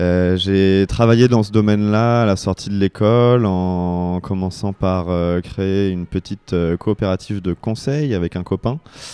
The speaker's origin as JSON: {"language": "French", "town": "Paris", "region": "Île-de-France", "country": "France", "tie": "born or raised there", "also_born_or_lived": "Bordeaux / Brussels / Nantes", "lives_now": "Landes, France", "said": "je suis pas landais, je suis dans les Landes depuis 3 ans. J'ai un parcours plutôt citadin, je suis né à Bordeaux, j'ai grandi à Paris et avant de venir dans les Landes, j'ai passé 4 ans à Bruxelles. J'ai fait mes études et j'ai travaillé à Nantes aussi"}